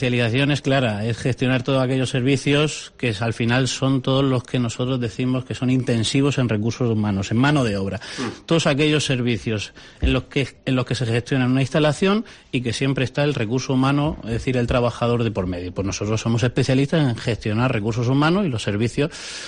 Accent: La Rioja, Spain; Y soy riojano también. A partes iguales.

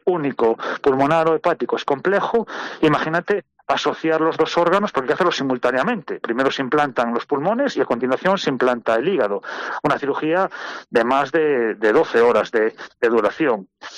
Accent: Spain; somos los españoles los más generosos y los más solidarios

